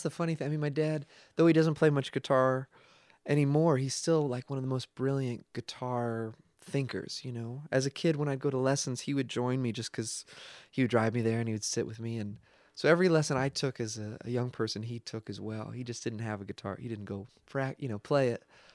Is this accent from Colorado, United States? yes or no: no; California, United States; I'm from Northern California.